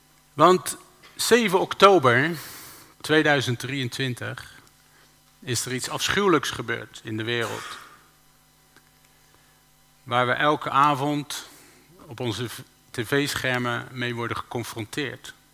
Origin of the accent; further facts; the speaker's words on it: Rotterdam, South Holland, Netherlands; also born or lived in Jerusalem, Israel / Jordan; Ik kom uit Rotterdam. Maar toen wij eerst in Jordanië, toen hebben we in Israël gewoond, in Jeruzalem.